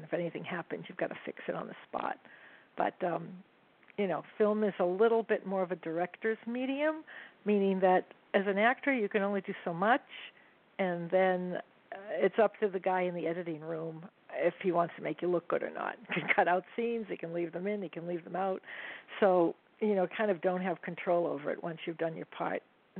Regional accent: Boston, Massachusetts, United States; I grew up in the Boston area. And, again, came from 100% Greek background

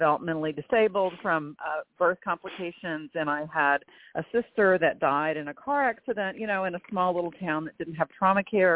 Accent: Fort Worth, Texas, United States; I grew up in Fort Worth, but we lived on the edge of town. And my parents had been in farming and ranching before my dad took an urban job.

